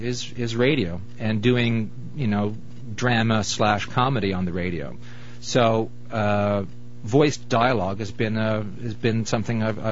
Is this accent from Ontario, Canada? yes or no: no; St. John's, Newfoundland and Labrador, Canada; No, I grew up in the East End.